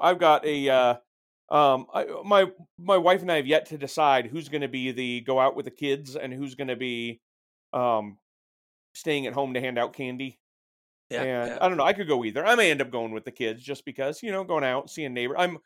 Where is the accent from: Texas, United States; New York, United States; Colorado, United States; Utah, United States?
Utah, United States; When I grew up in Utah, we would never do trick-or-treating on a Sunday.